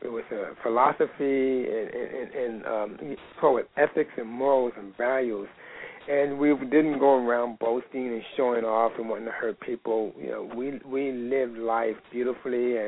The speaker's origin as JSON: {"language": "English", "town": "Baltimore", "region": "Maryland", "country": "United States", "tie": "born or raised there", "said": "And church choir back in my hometown, Baltimore, Maryland."}